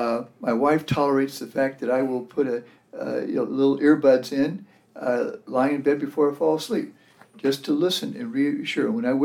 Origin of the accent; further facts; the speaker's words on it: Texas, United States; My home state of Texas, for example, we see it just this week with regard to bills the governor has signed